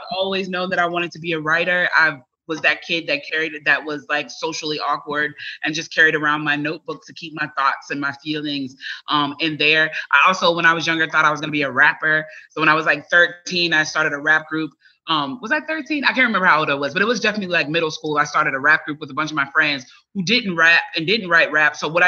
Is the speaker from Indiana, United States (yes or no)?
no; Chicago, Illinois, United States; I grew up working class, so we weren't poor, but the neighborhood I grew up in Chicago was trapped by the hood.